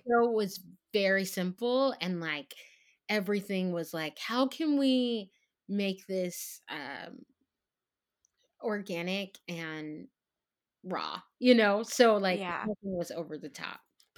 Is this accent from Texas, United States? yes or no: yes; Texas, United States; I should also preface it by saying I'm from Texas, and down south the weave game is a different thing.